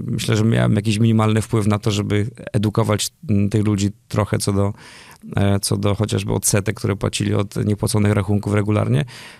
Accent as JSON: {"language": "Polish", "town": "Czarna", "region": "Subcarpathian Voivodeship", "country": "Poland", "tie": "born or raised there", "also_born_or_lived": "Rzeszów / United States / France", "moved": "yes", "said": "ja jestem z Podkarpacia, faktycznie z takiej małej gminy Czarna, gdzie chodziłem do przedszkola."}